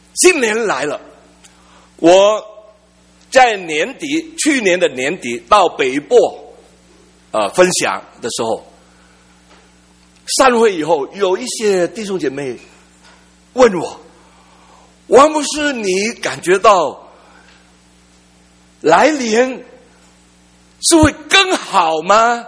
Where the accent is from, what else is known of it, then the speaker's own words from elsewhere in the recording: Saigon, Ho Chi Minh City, Vietnam; 因为我从小在越南西贡成长的